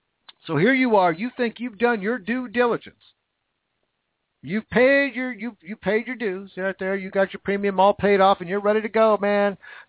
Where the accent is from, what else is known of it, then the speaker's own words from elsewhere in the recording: Vancouver, Washington, United States; I grew up in Vancouver, Washington, right across the river from Portland, Oregon, the Columbia River.